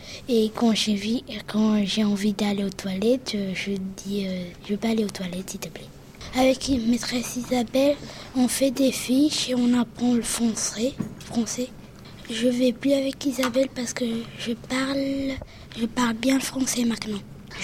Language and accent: French; Spain; French is a second language; now in France; je viens d'Espagne. J'ai 8 ans et je suis en CE1.